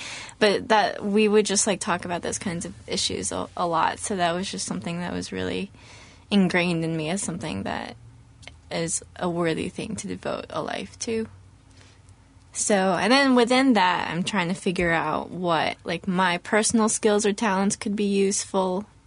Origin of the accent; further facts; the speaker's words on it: Raleigh, North Carolina, United States; also born or lived in Massachusetts / Cary; I lived there only till I was seven. And then I moved to Raleigh because my mom teaches at NC State.